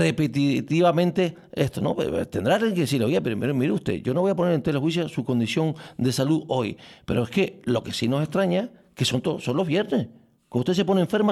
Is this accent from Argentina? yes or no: no; Spain; realmente el que asume todos estos costos somos todos los españoles